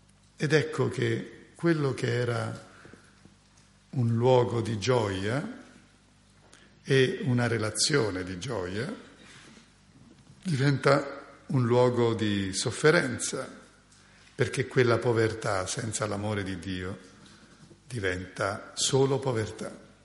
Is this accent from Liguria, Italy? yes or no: yes; Genoa, Liguria, Italy; born there; Noi siamo stati fortunati, siamo nati a Genova.